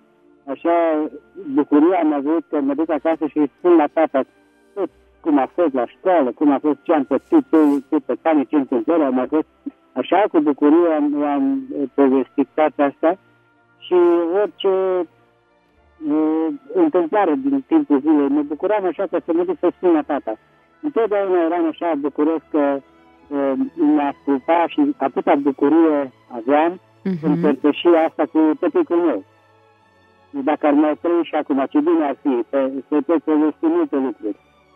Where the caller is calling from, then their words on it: Petroșani, Hunedoara County, Romania; din Petroșani.